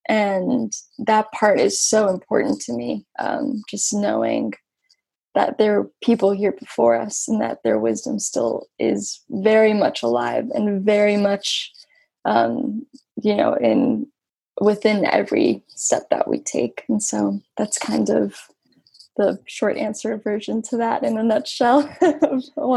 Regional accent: Mexico; now in United States; what I see in the States and what I see like growing up in Mexico.

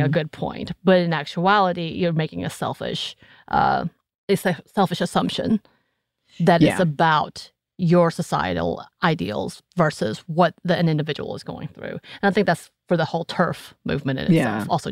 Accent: Georgia, United States; accent: North Georgia; Because it's my North Georgia accent happening here.

